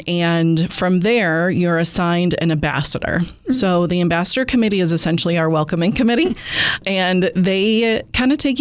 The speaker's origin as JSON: {"language": "English", "region": "New York", "country": "United States", "tie": "born or raised there", "said": "I grew up in the Finger Lakes, but I moved away. I moved to Los Angeles for a few years in the northern New Jersey."}